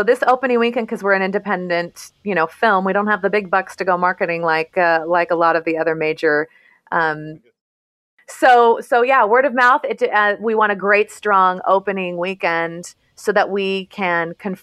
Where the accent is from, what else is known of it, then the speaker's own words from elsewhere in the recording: Midwest, United States; I grew up in the Midwest.